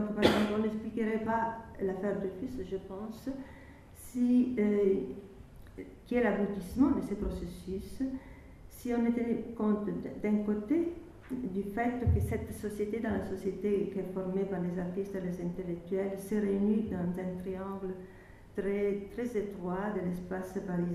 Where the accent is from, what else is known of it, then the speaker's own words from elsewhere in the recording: Italy; French is a second language; parce que je suis italienne